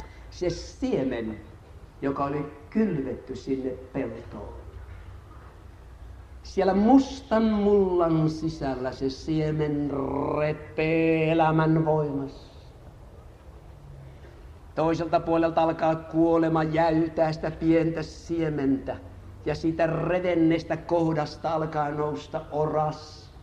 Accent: Ostrobothnia, Finland; Siellä meillä Pohjanmaalla, varmaan täällä etelässäkin

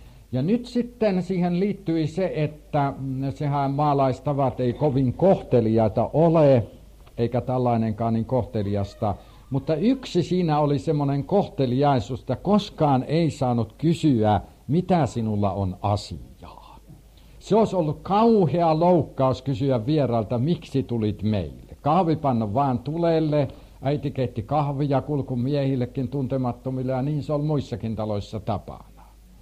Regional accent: Central Finland, Finland; Ja minä palaan lapsuuteni kotikylälle, Keski-Suomessa.

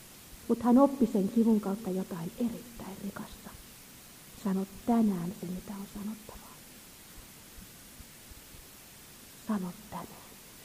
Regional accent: Häme, Finland; Kun olen Suomesta ja Hämeestä, en rohkaise.

